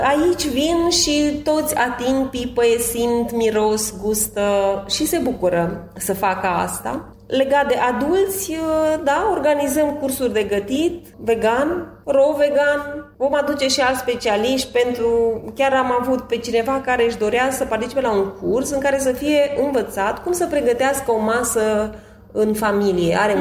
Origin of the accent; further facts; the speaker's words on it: Moldavia, Romania; Da, eu sunt din Moldova